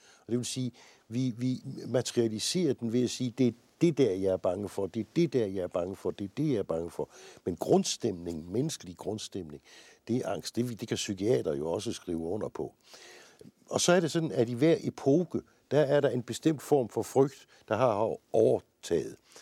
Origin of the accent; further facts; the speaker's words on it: Region of Southern Denmark, Denmark; born there; Jeg er født i Sønderjylland, ja.